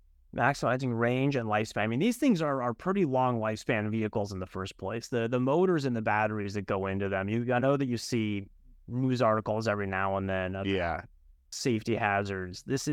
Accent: Colorado, United States; I grew up in Colorado.

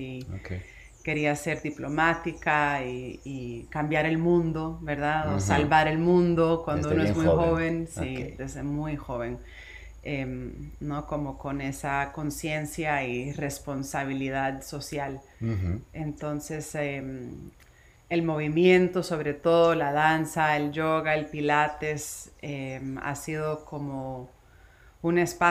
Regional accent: New Jersey, United States; born there; nací en New Jersey, de familia cubana y puertorriqueña

